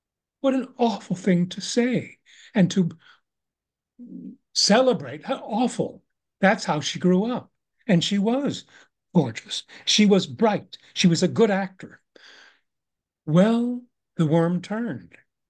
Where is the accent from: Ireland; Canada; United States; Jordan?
Canada; I'm Canadian.